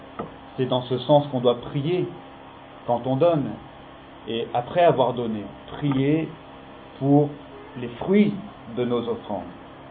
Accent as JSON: {"language": "French", "town": "Vénissieux", "region": "Auvergne-Rhône-Alpes", "country": "France", "tie": "born there", "said": "C'est pas moi qui ai choisi de naître ici, moi je suis né à Vénissieux, là, voilà, il y a 36 ans."}